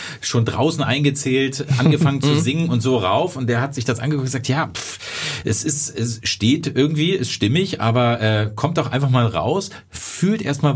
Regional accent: Hankensbüttel, Lower Saxony, Germany; in meinem Dorf, wo ich herkomme, in Hankensbüttel

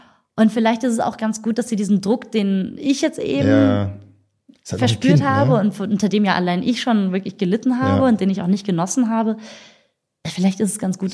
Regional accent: Germany; born there; Ich bin geboren in Deutschland, habe einen deutschen Pass, aber ich habe noch eine irakische Staatsbürgerschaft.

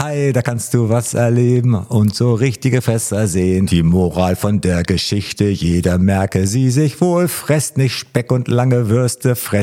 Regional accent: Oldenburg, Lower Saxony, Germany; ich bin ja Oldenburger, also gebürtiger Oldenburger und damit bin ich mit Grünkohl aufgewachsen.

